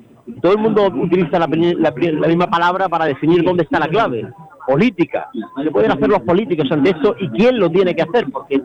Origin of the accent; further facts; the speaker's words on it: Níjar, Andalusia, Spain; Pero especialmente Níjar, mi pueblo, ya sabéis que es mi pueblo